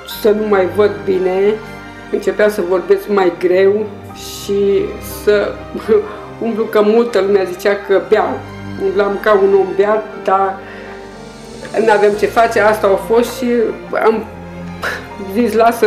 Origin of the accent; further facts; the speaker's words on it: Oradea, Bihor County, Romania; sunt din Oradea